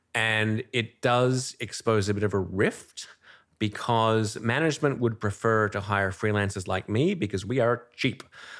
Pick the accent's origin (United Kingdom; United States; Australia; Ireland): Australia; I'm Australian. My family's in Australia.